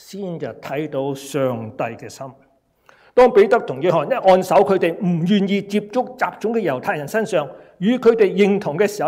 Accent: China; 这是我们中国人传统厚道处事的方法来的

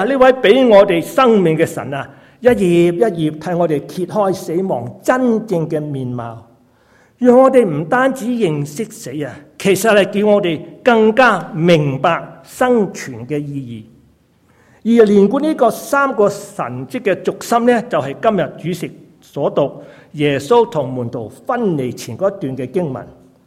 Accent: China; 又惊恐怖分子，又惊俾人歧视我哋中国人。

